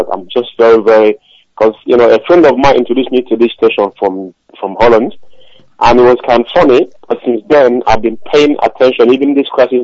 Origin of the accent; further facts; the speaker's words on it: Nnewi, Anambra, Nigeria; now in London, United Kingdom; I come from Anambra State, Nnewi South Amichi.